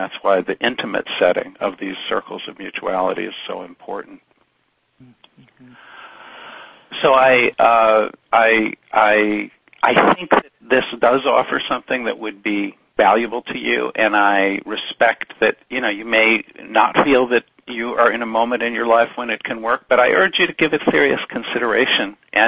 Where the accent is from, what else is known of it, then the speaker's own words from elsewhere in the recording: Chicago, Illinois, United States; I grew up outside Chicago, and in fact, I attended the Renoir exhibition in 1972.